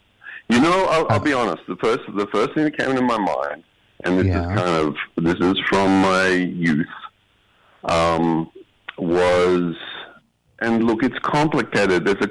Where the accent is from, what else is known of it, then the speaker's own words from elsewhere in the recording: Queensland, Australia; moved away as an adult; also born or lived in Sydney; now in New York, United States; I grew up in the north, actually. I grew up in Queensland, what we call Queensland, okay. And it's a bit warmer there. And then most of my kind of adult life, I was in Sydney. Up until I moved to New York about 13 years ago.